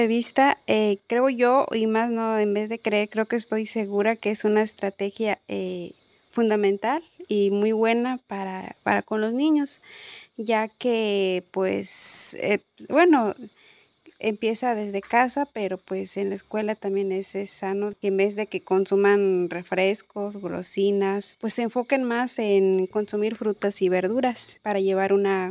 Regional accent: Colatlán, Veracruz, Mexico; soy de Colatlán, madre de familia.

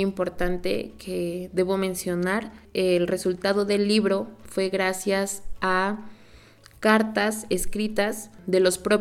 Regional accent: Cuetzalan del Progreso, Puebla, Mexico; now in San Pedro Sacachimalpa, Mexico; soy originaria de Cuetzalan del Progreso, Puebla, y actualmente resido en la comunidad de San Pedro Sacachimalpa.

